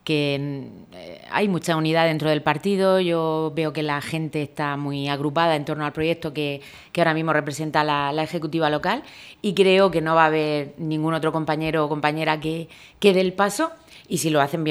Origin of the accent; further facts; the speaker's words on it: Lorca, Region of Murcia, Spain; encabezar una candidatura en mi pueblo, lo que más quiero del mundo, que es Lorca